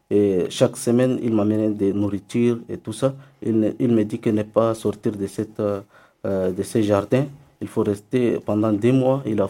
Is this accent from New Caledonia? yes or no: no; Chad; je suis tchadien